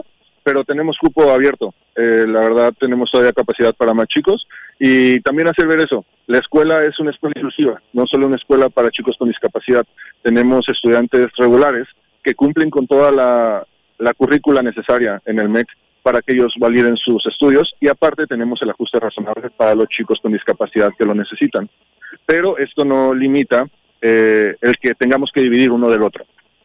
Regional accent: Mexico; moved away; Yo soy de México. Vengo desde México para acá

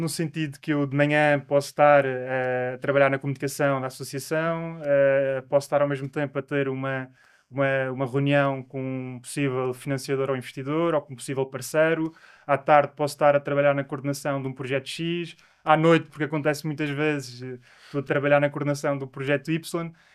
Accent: Madeira, Portugal; now in Lisboa, Portugal; eu fiz a licenciatura em Educação Física e Desporto na Madeira, eu sou madeirense, fiz na Universidade da Madeira

